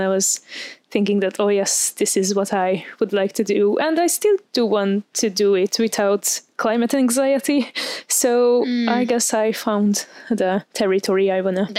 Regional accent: Hungary; English is a second language; moved away as an adult; now in Germany; from Hungary. I came here to Germany to study GES

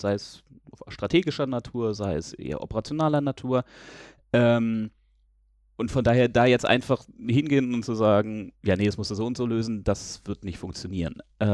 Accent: Berlin, Germany; born there; ich komme gebürtig aus Berlin

